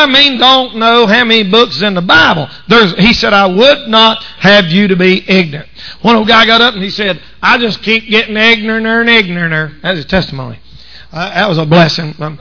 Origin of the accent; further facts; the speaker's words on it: the South, United States; I'm from the South and I'm a Southerner